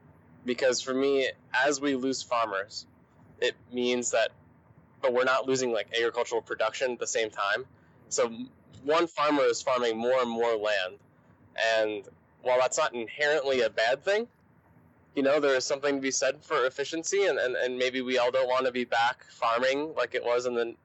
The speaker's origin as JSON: {"language": "English", "town": "Edina", "region": "Minnesota", "country": "United States", "tie": "born or raised there", "said": "my favorite part about graduating from Edina and growing up in Edina"}